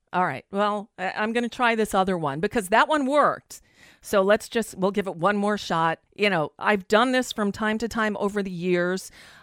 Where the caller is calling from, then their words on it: United States; I'm calling from the United States because I'm concerned.